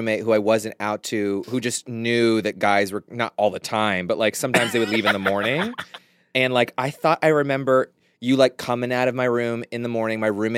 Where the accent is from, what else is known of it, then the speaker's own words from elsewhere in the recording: North Carolina, United States; We're from North Carolina.